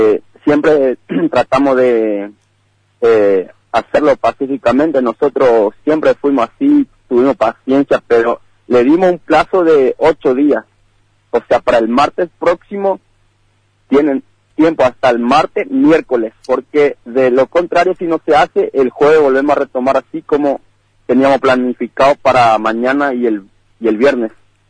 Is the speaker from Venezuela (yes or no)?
no; Argentina; nosotros también nos merecemos esta parte como ciudadano argentino